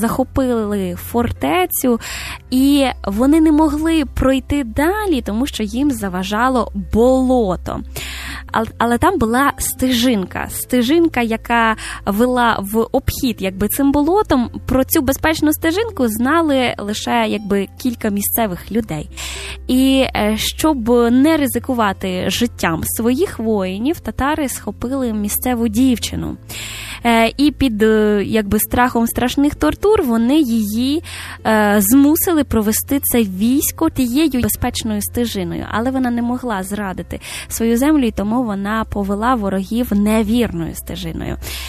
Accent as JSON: {"language": "Ukrainian", "town": "Smila", "region": "Cherkasy Oblast", "country": "Ukraine", "tie": "born or raised there", "lives_now": "Kyiv, Ukraine", "said": "Я не київлянка з дитинства. Я народилася в Черкаській області, місто Сміла. І коли мене питають, звідки я родом, знаєте, я завжди із теплом, гордістю і любов'ю кажу про Смілу."}